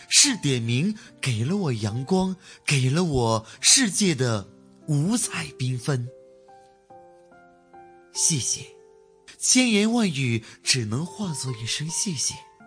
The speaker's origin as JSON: {"language": "Chinese", "town": "Handan", "region": "Hebei", "country": "China", "said": "我来自河北邯郸，"}